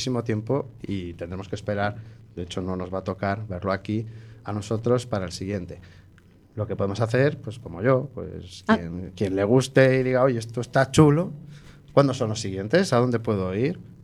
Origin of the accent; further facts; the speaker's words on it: A Coruña, Galicia, Spain; No, porque soy coruñés.